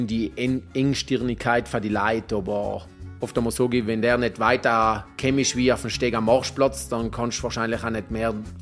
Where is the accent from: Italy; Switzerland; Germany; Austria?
Italy; South Tyrol; Südtirol ist meine Heimat.